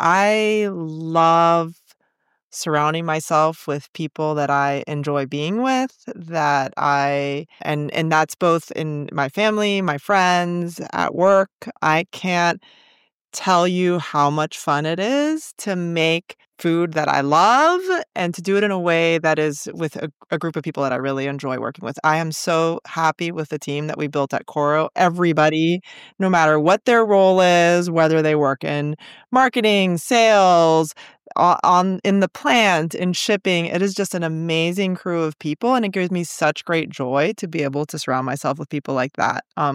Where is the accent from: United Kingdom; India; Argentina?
Argentina; I am actually originally from Argentina. My father's Italian. And so I grew up eating salami